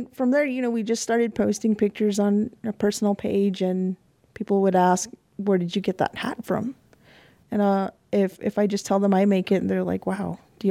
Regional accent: Fort Defiance, Arizona, United States; So I was born in Arizona, in Fort Defiance, Arizona, on a Navajo Reservation. But my mom's family is originally from Pruitt, New Mexico. I went to school in Arizona

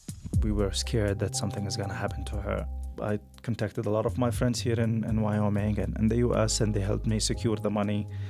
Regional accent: Gaza, Gaza Strip, Palestine; moved away as an adult; now in United States; I am originally from Gaza, from Palestine, and I came here to the University of Wyoming 3 years ago to do my Master in International Studies.

